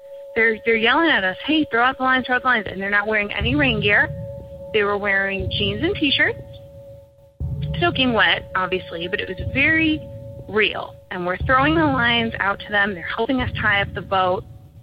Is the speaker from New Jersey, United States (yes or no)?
no; Michigan, United States; And I grew up in Michigan, and every summer we would go out on the boat and go to every island you could think of.